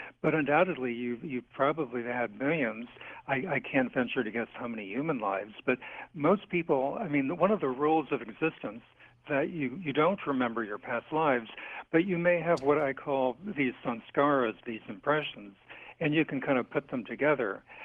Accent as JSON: {"language": "English", "town": "Marin", "region": "California", "country": "United States", "tie": "born or raised there", "said": "I grew up in Marin where we had the Civic Center, which was designed by him. And as I mentioned, when I was, after we landed in California, after I turned 11"}